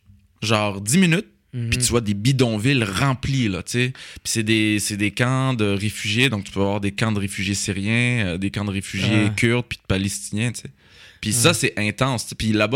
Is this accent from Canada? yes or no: yes; Laval, Quebec, Canada; also born or lived in Saint-Eustache; J'habitais à Laval, puis c'était très multiculturel. Puis à l'époque, il n'y avait pas beaucoup d'immigrants. Puis ce qu'il y avait vraiment, c'était les Libanais, les Syriens, les Grecs, les Arméniens